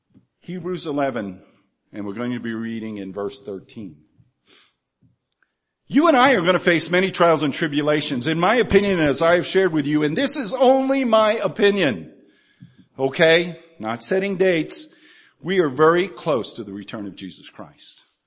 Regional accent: New England, United States; I grew up in New England.

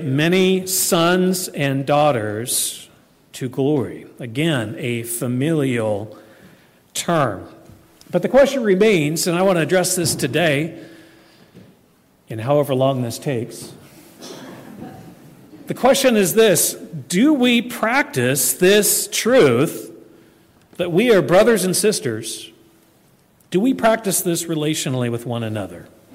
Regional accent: Oregon, United States; I'm originally from Oregon and have since lived in several different places.

